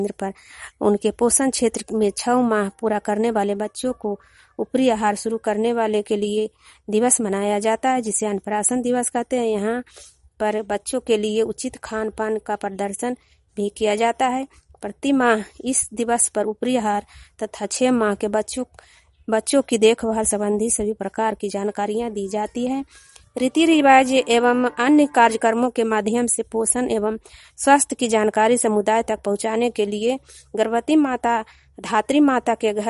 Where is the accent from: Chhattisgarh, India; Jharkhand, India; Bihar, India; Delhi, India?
Bihar, India; Hinganpura; ग्राम हिंगनपुरा पंचायत बड़ारा प्रखंड नूरसराय जिला ललंदा की निवासी हूँ।